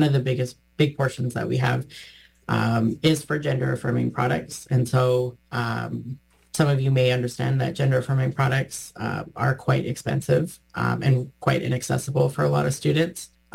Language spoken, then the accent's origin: English; Alberta, Canada; I'm also from Alberta, and I think we all know that's kind of been a prominent province in the news lately with their anti-queer and trans rhetoric.